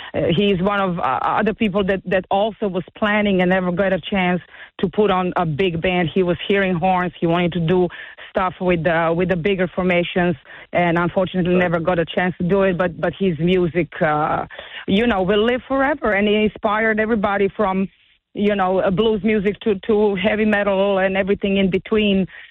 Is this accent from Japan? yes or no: no; Serbia; Although I grew up in Serbia, this is my DNA.